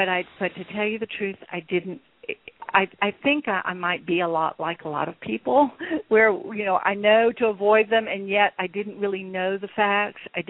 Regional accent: Baton Rouge, Louisiana, United States; We live in Cancer Alley here. I grew up in Baton Rouge, and that's like, it's just all these petrochemical plants.

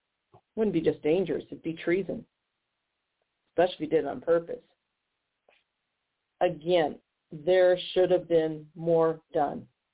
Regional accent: Missouri, United States; Keep in mind, in my home state of Missouri, both U.S. senators, Republicans, voted against impeachment.

